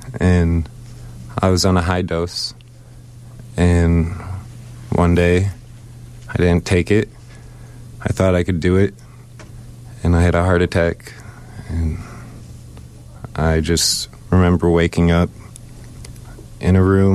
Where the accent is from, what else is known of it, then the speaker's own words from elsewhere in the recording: Chicago, Illinois, United States; Because I'm from Chicago, even Wilmette.